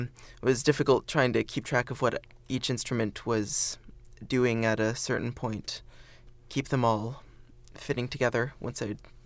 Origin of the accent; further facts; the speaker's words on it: Urbana, Illinois, United States; Oh, I'm from here in Urbana. I'm 16. I go to University Laboratory High School.